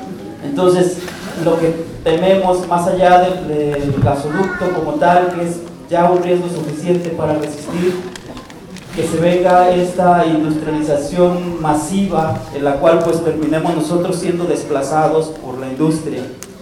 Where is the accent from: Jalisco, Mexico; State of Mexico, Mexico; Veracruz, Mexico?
Jalisco, Mexico; Lagos de Moreno; vengo de la comunidad de San Juan de la Laguna, Lagos Moreno, en Jalisco.